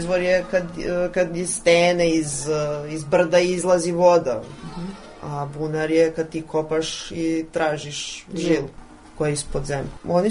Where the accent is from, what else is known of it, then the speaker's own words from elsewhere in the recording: Šabac, Mačva District, Serbia; also born or lived in Montenegro; Da, ja sam odrasla u Šapcu. A rođena sam u Crnoj Gori.